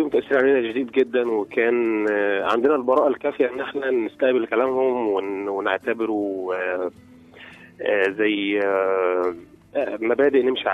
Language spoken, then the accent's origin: Arabic; Saudi Arabia; انا من السعودية.